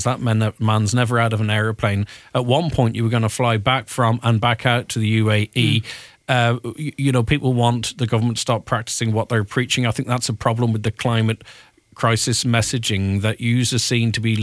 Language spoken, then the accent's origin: English; Ireland; Say we are Irish and this is Ireland, so we do have rights.